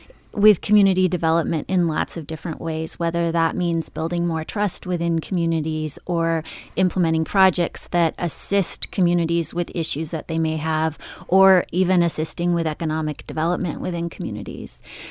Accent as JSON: {"language": "English", "region": "California", "country": "United States", "tie": "born or raised there", "also_born_or_lived": "Walla Walla, Washington", "said": "I actually grew up in California, in Southern California, but I did my undergrad work in Walla Walla, Washington, at Walla Walla College, and fell in love with the Northwest when I was there."}